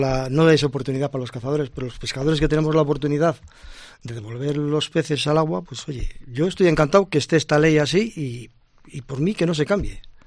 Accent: La Serna, Castile and León, Spain; Somos de ahí, de la Serna, y el río Carrión, pues ribereños de toda la vida

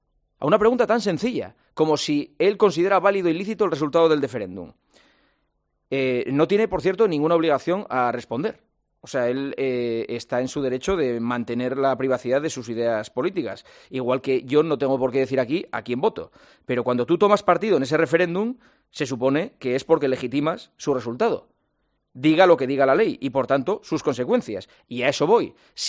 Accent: Asturias, Spain; Soy asturiano y soy español. Me siento asturiano y me siento español.

